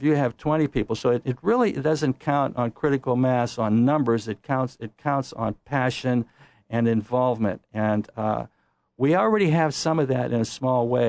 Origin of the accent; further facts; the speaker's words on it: Youngstown, Ohio, United States; Look, I'm from Youngstown, and that was a traumatic thing for me.